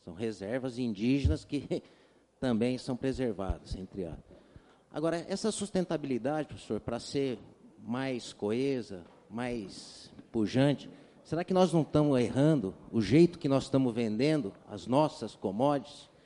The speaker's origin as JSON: {"language": "Portuguese", "town": "Guaxupé", "region": "Minas Gerais", "country": "Brazil", "said": "sou aqui de Guaxupé, né?"}